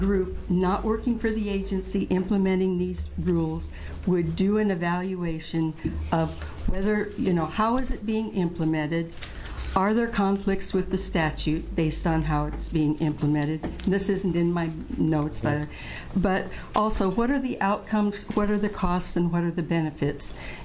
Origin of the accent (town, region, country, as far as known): LeGrand, United States